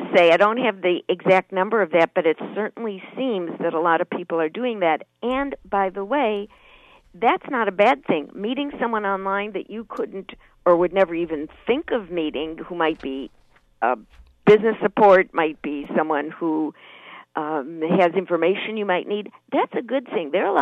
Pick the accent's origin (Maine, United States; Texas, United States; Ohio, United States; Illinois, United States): Illinois, United States; Chicago; First, growing up in Chicago, where working a room was, I think, after Mama and Papa, that was the, no, I didn't really learn that right away.